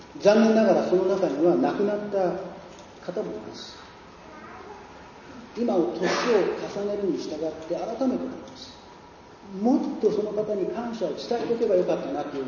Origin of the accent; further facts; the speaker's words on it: Nagaoka, Niigata, Japan; 長岡、新潟県長岡市と書いてもわからない人がいるぐらいの都市です。私の故郷です。